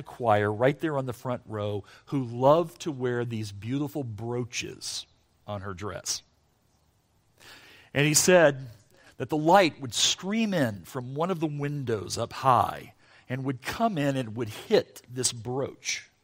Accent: Southern United States, United States; Now, I grew up in the Deep South.

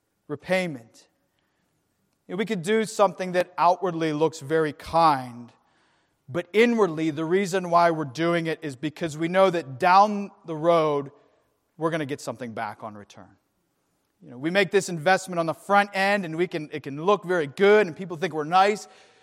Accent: Pittsburgh, Pennsylvania, United States; I'm a guy who bleeds black and gold, so I might as well go back to my hometown.

